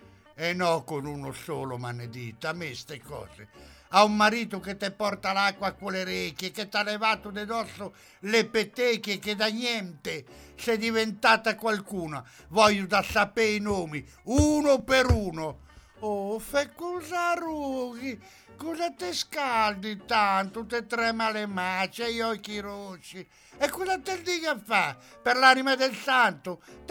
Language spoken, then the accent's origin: Italian; Ancona, Marche, Italy; noi subiamo siamo di Ancona